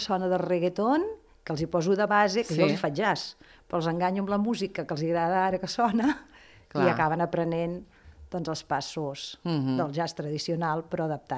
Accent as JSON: {"language": "Catalan", "town": "La Bisbal d'Empordà", "region": "Catalonia", "country": "Spain", "accent": "Girona", "said": "Jo soc de la Bisbal, d'Empordà"}